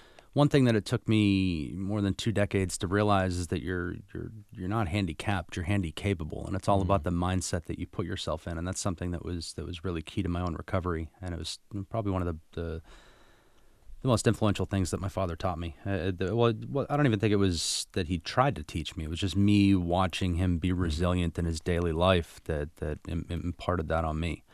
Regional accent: Massachusetts, United States; I wasn't from Southie. I was from a small suburb, so it wasn't that inte

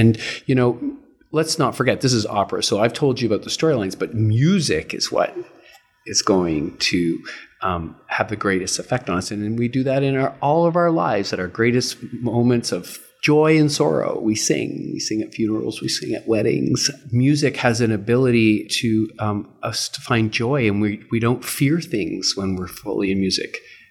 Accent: Toronto, Ontario, Canada; And that's where I sort of got my training, thanks to Brian, in my hometown, Toronto.

